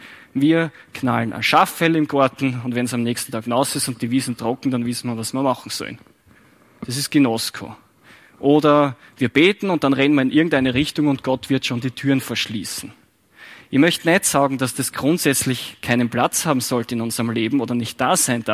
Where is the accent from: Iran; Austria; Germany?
Austria; mit dem können wir uns als Österreicher vielleicht nicht so viel anfangen